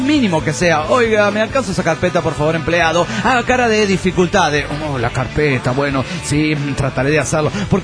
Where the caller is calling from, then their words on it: Tuluá, Valle del Cauca, Colombia; de Tuluá, Colombia.